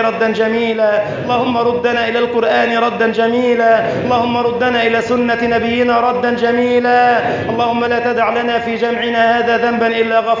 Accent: Egypt; اللهم اجعل بلدنا مصر سخاء رخاء

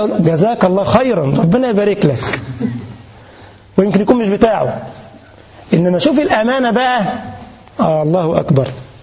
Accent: Egypt; now in Germany; ما كنت في بلدنا مصر يعني قبل ما اجي ألمانيا

